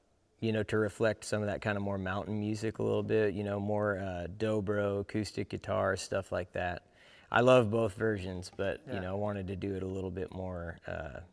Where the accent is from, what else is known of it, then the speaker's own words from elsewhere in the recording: California, United States; I grew up in California, but just like Texas, there's a lot of like Mexican influence with like the culture, the music, you know, food, all that stuff.